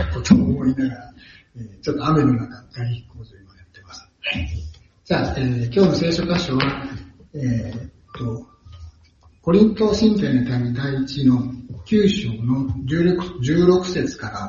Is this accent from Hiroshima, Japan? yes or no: yes; Hiroshima, Japan; で私は広島出身で